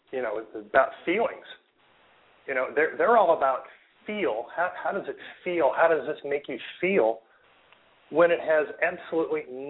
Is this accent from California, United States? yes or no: no; Cape Girardeau, Missouri, United States; Sure. I live in St. Louis. I've been here almost 27 years now. I grew up in Cape Girardeau, Missouri, as did Rush